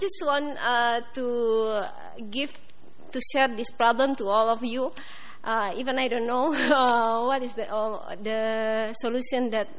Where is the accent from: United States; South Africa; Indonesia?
Indonesia; English is a second language; from Indonesia.